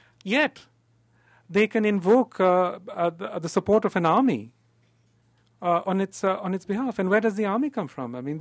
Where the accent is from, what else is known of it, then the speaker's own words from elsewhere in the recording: India; because I look out at the world as an Indian, you know, is the moment of departure.